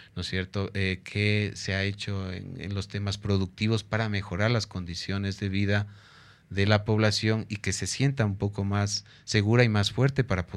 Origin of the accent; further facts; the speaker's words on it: Sucumbíos, Ecuador; Pero el rato que les digo que soy de Sucumbíos se ponen así asustados.